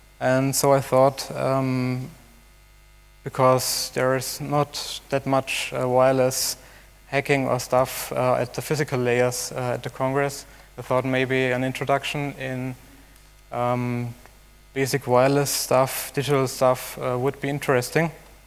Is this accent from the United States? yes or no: no; Vienna, Austria; I'm from Vienna.